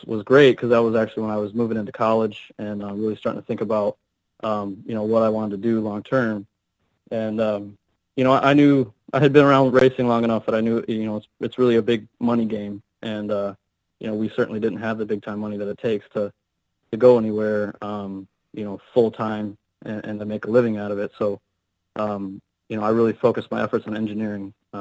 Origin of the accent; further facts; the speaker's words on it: Houston, Texas, United States; I was born and raised in Houston.